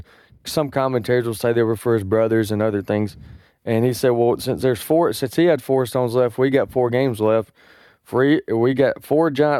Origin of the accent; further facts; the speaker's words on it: Tupelo, Mississippi, United States; I said, we're from Tupelo, Mississippi.